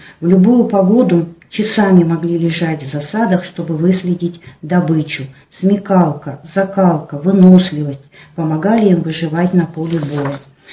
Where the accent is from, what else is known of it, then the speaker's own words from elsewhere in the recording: Bodaybo, Irkutsk Oblast, Russia; Этот памятник находится в моем родном городе Бодайбо.